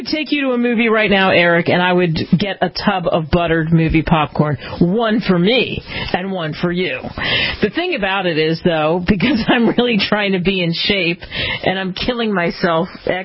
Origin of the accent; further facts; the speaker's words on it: New Jersey, United States; also born or lived in Philadelphia, United States; I grew up in Jersey and Philly